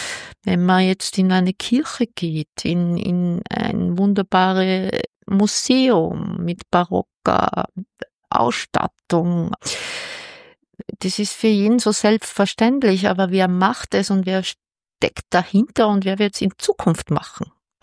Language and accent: German; Austria; Auch als Österreicherin fällt mir die Beantwortung der Frage etwas schwer.